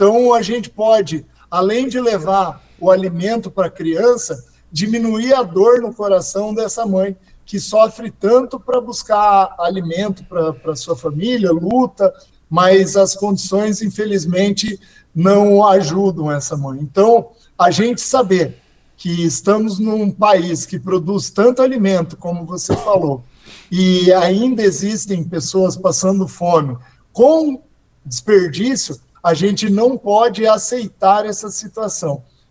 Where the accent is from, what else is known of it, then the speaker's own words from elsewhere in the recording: Cascavel, Paraná, Brazil; now in Curitiba, Brazil; a gente que é do interior, eu sou de Cascavel